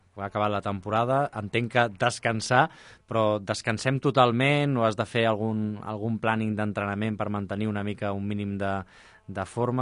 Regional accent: Granollers, Catalonia, Spain; I el teu cognom també, perquè sóc de Granollers

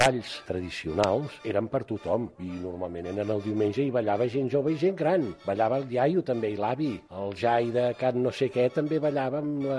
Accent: Cabrils, Catalonia, Spain; Mira, al meu poble, Cabrils, hi ha festa major a l'estiu, el 18 d'agost, i de petit jo ja ho recordava una cosa

